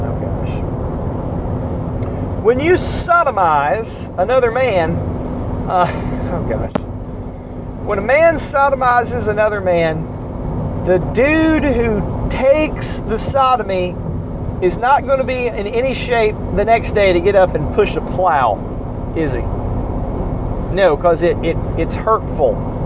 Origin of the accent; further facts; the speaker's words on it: United States; I decided I want a pizza. I'm from America. I'm going to get my pizza. God bless America.